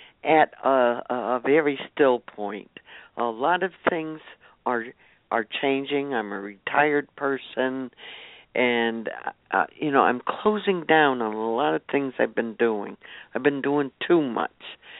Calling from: Albany, New York, United States; Albany, New York.

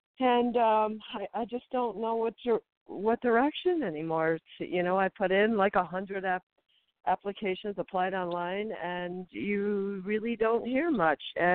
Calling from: Montana, United States; I'm calling from Montana.

